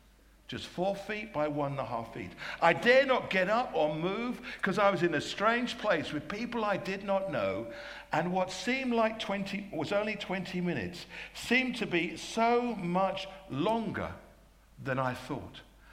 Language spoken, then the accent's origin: English; United Kingdom; So being British, we were organized for first thing in the morning